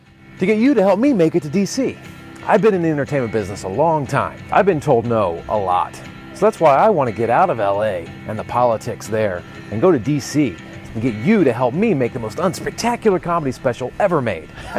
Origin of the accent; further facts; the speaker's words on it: Washington, District of Columbia, United States; to help me make my comedy unspecial in my hometown of D.C. Why? Because … I'm kind of a big deal.